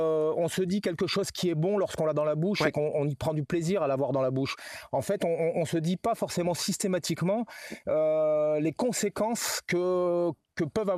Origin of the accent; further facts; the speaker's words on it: the Alps, France; je suis allé tondre en Corse alors que je venais plutôt des Alpes.